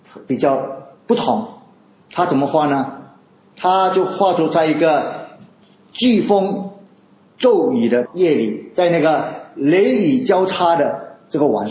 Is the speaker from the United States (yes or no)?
no; China; 我们中国人，我们都很喜欢讲到这个平安